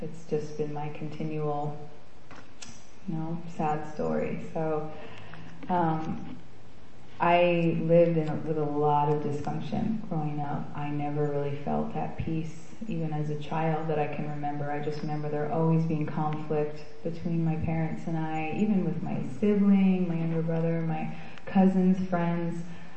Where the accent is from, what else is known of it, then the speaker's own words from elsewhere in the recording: Ontario, Canada; I was born in 1984 in Ontario, Canada, and I was born to two alcoholics who come from families of alcoholics.